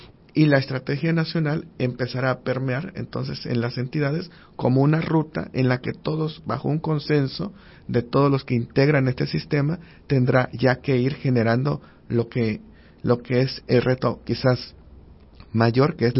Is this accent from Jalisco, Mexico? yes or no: no; Yucatán, Mexico; accent: Yucatecan; va a salir mi acento yucateco